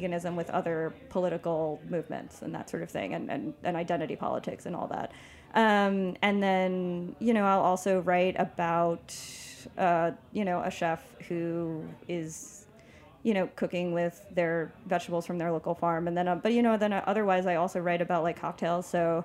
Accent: New York, United States; I come from Long Island. Like, that is, like, oysters are from there.

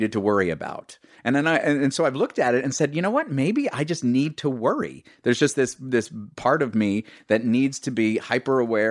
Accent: New York City, New York, United States; So, and I grew up in New York City.

